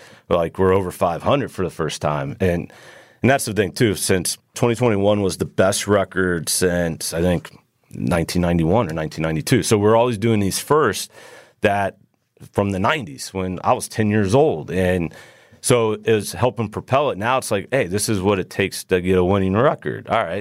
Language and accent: English; Florida, United States; I grew up in Florida, right outside of Tampa. So it was baseball all the time.